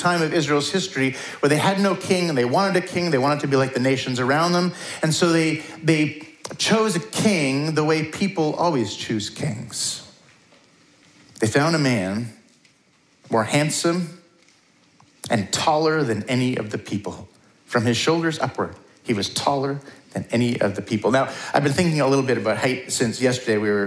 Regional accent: Vernon, British Columbia, Canada; Like, we all know that. We're from Vernon.

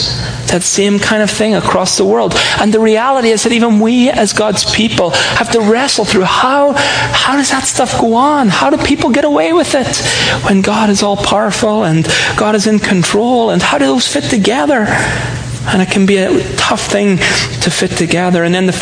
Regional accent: Ireland; but I grew up in Ireland, and I don't know why it was a thing

